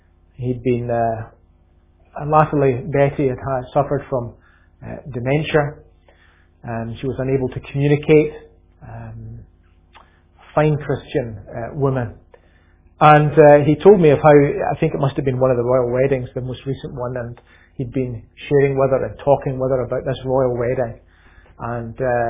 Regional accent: Scotland, United Kingdom; Not far from where I grew up in Scotland, in Lanarkshire, South Lanarkshire

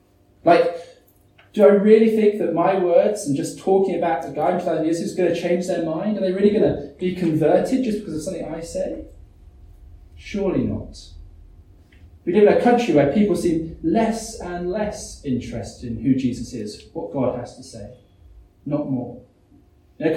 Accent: England, United Kingdom; So growing up in England, we would usually have these things called harvest services

